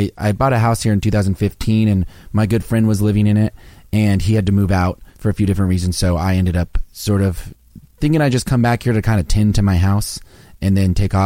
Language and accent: English; Kansas City, Missouri, United States; moved away as an adult; also born or lived in Texas / Detroit / Tulsa / Oklahoma City; and then we finally landed in Kansas City, which is where I spent my formative years before leaving when I was 18.